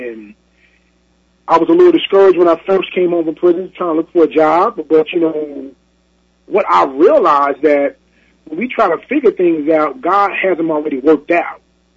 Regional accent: Trenton, New Jersey, United States; also born or lived in Sumter, South Carolina; I grew up in Trent, New Jersey, part of my life in Sumter, South Carolina.

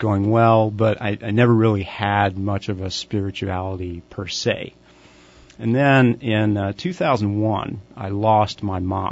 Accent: Oklahoma City, Oklahoma, United States; I'm not actually from here. I'm originally from Oklahoma. Grew up in Oklahoma City.

